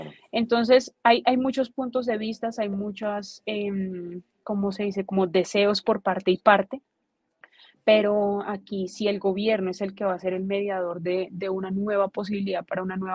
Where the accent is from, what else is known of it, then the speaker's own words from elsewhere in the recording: Colombia; yo siento que como mujer y colombiana que vivió como extranjera pues todo lo que pasó en Chile